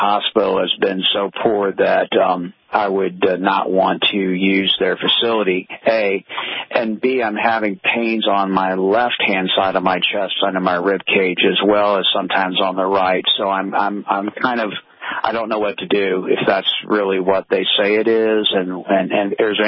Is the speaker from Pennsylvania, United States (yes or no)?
no; St. Louis, Missouri, United States; And I'm from St. Louis, Missouri. So I'm more than familiar with the zoo there.